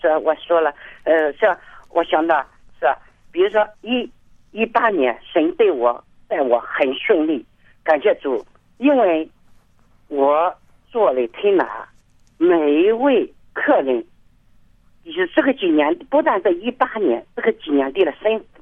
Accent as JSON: {"language": "Chinese", "region": "Anhui", "country": "China", "said": "我是安徽人，在浙江上班"}